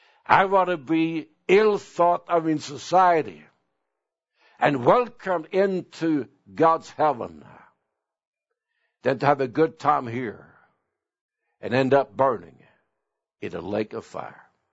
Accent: Sweden; Three houses from where my brother and I were raised in Sweden was a family

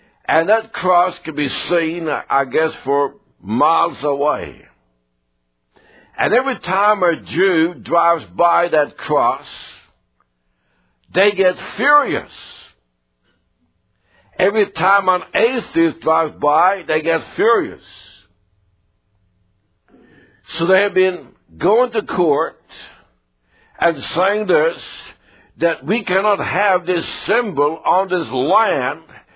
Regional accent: Sweden; I remember I was raised in Sweden, and I remember it was a secular country

